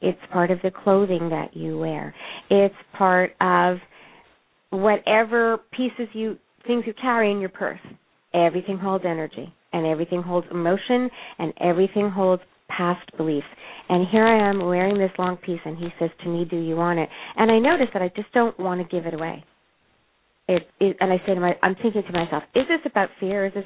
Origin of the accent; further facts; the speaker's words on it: Montreal, Quebec, Canada; He's Canadian. I'm from Montreal.